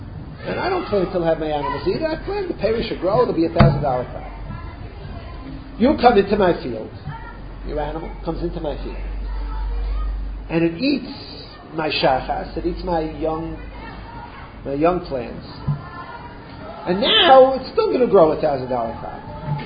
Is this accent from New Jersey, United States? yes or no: yes; Vineland, New Jersey, United States; I grew up in Vineland, in the farms.